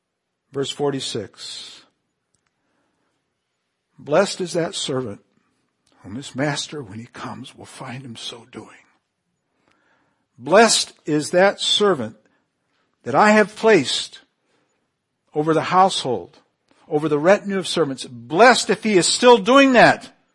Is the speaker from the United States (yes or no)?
no; Canary Islands, Spain; Boy, this is one that I remember growing up in the Canary Islands in the 50s.